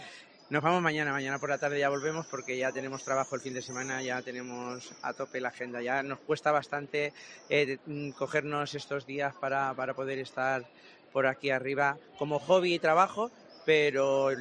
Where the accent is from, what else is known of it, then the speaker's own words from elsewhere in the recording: Valencia, Valencian Community, Spain; somos una familia de Valencia que viene a San Fermínes como pamplónicas.